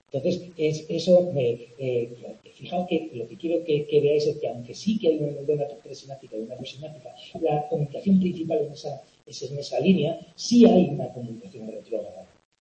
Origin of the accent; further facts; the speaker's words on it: Community of Madrid, Spain; Me sale un acento gallego, no sé por qué. Pero me sale por ahí, así. Que me gusta Galicia, pero vamos, no, soy madrileño